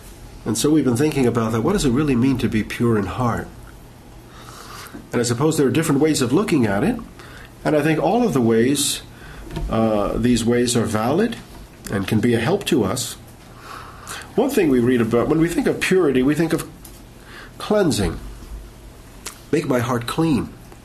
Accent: New York, United States; And I grew up on Long Island. Brooklyn was far, far away, as far as I was concerned.

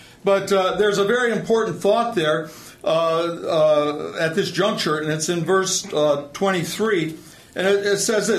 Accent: Sandusky, Ohio, United States; Because I am originally from Ohio, and one or two of you might know where Sandusky, Ohio is.

